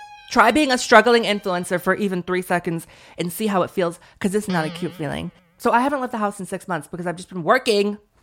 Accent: Austin, Texas, United States; Then again, I am from Austin, Texas. That's the liberal city in all of Texas

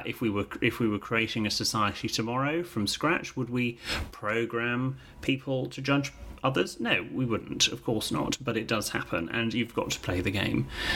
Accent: England, United Kingdom; I've just done a show for BBC One Northern Ireland where I had to experience this, and as an Englishman, it was very alien

